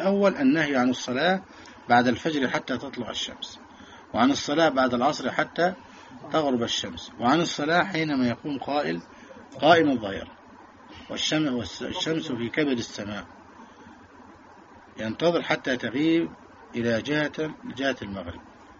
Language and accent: Arabic; Egypt; وكنا احنا كلنا مصريين